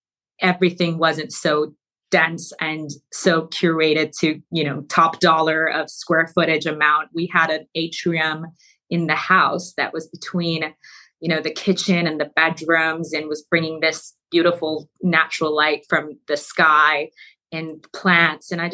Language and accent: English; Mashhad, Razavi Khorasan, Iran; So I was born in Mashhad in Iran